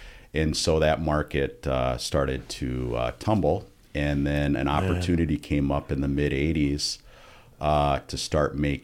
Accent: Rochester, Minnesota, United States; I was, yes. I was born here in Rochester and went to kindergarten at Bamber Valley, which has grown quite a bit in size since I was there.

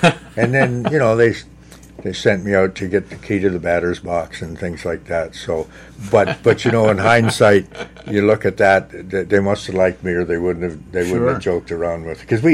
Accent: Canada

